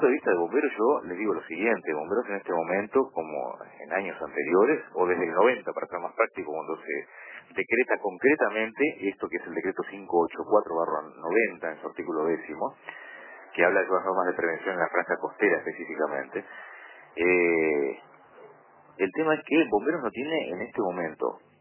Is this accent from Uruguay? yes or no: yes; Uruguay; somos uruguayos. Estamos en el Uruguay.